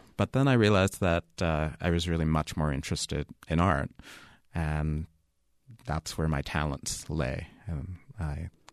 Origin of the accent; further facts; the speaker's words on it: New York City, New York, United States; I grew up in the Bronx in New York